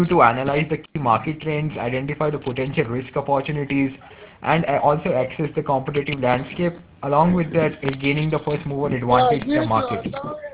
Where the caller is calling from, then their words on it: India; Actually, I'm calling from India right now.